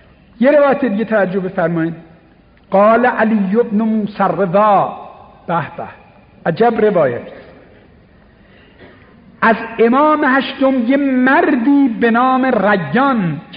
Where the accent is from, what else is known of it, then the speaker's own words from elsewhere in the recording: Isfahan, Iran; گفت که شما ایرانی هستی؟ خیلی قشنگ صحبت میکرد ایرانی. گفتم بله. اهل کجا هستی؟ گفتم اصفهان.